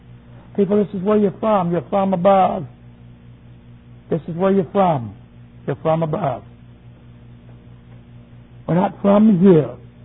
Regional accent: United States; moved away as an adult; I was living there in Germany. That's where I slept, ate, worked, and where I lived. I lived as an American.

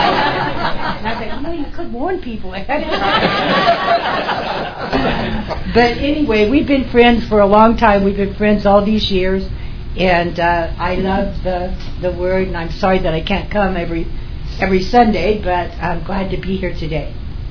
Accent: Texas, United States; born there; And I was born in Texas, by the way, unlike my pastor, who was born in California. I am a native.

